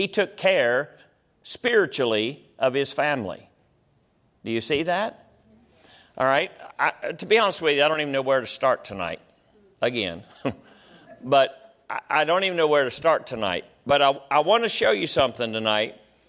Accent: West Virginia, United States; All right, I'm from West Virginia. That just doesn't sound right to me.

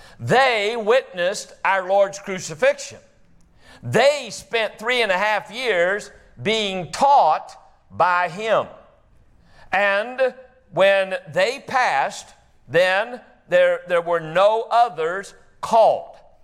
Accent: Westminster, Maryland, United States; And I said, I'm from Westminster, Maryland.

